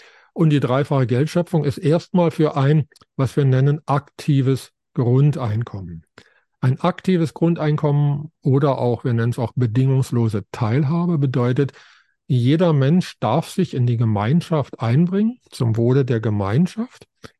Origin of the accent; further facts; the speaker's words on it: Heilbronn, Baden-Württemberg, Germany; in meiner Stadt, wo ich aufgewachsen bin, in Heilbronn, gibt es ein Kino, das heißt Universum.